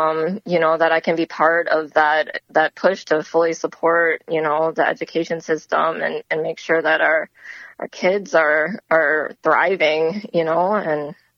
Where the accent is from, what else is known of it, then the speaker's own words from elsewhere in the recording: Coon Rapids, Minnesota, United States; now in North Oaks, United States; I'm also a Korean-American adoptee. I grew up in Coon Rapids and currently living with my family in North Oaks.